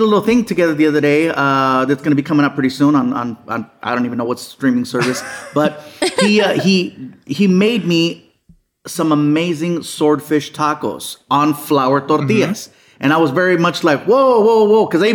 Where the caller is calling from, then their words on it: Long Beach, California, United States; I'm in Long Beach.